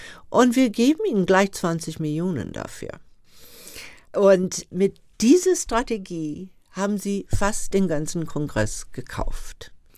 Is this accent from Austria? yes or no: no; the South, United States; Ich bin im Süden der USA groß geworden mit der Bürgerrechtsbewegung.